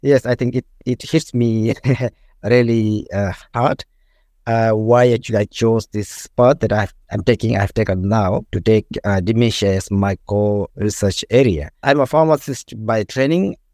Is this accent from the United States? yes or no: no; Bhutan; moved away as an adult; now in Australia; Basically, I was brought up in the eastern part of the country in Bhutan